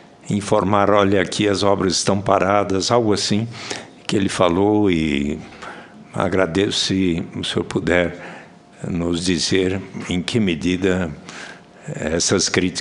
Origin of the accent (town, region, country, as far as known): Brazil